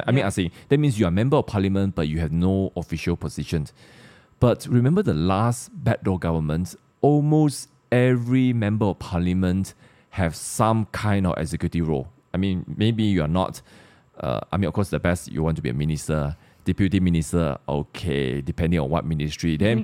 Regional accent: Sarawak, Malaysia; We're both from Sarawak. The official language of Sarawak is English.

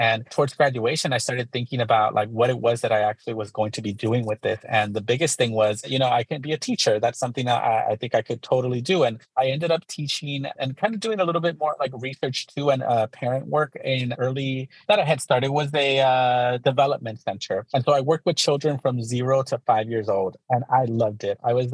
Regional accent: Los Angeles, California, United States; Yes, I'm originally from Los Angeles, born and raised into a very religious, conservative home. My parents are both immigrants from Mexico and Guatemala

